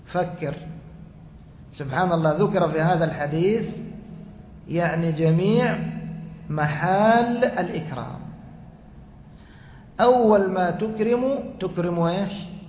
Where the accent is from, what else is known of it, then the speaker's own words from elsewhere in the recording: Egypt; ربما عندنا في مصر لا، كيف رأس الخروف؟